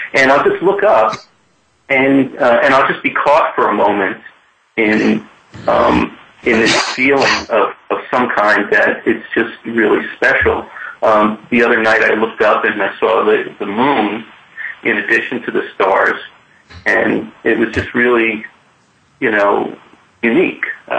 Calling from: West Hurley, New York, United States; Hi, guys. I'm calling in from West Hurley, New York.

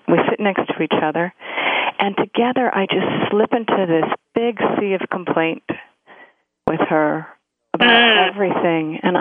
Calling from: New Jersey, United States; Hey, I'm calling from work. I'm in New Jersey.

